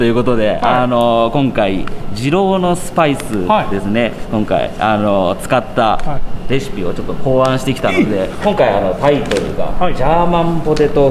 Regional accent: Kumamoto, Japan; 出身は、九州の熊本。

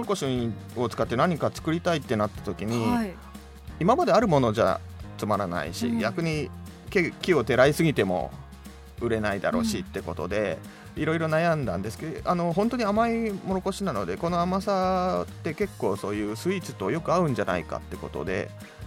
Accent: Nakamichi, Yamanashi, Japan; also born or lived in Tokyo; 昔は中道町っていう小さな町だったんですけど、今合併して甲府市になりましたが、はい、そこ ので生まれ育ってます

